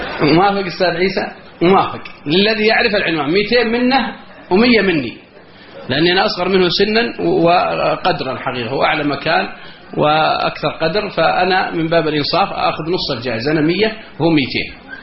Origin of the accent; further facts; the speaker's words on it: Al-Qassim, Saudi Arabia; أنت ذكرتني بواحد مصرقة عندنا بالقصيم